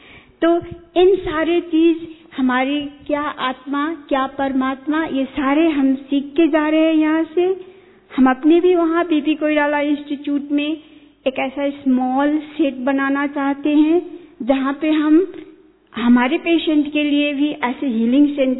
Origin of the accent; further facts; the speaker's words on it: Nepal; मैं नेपाल से हूँ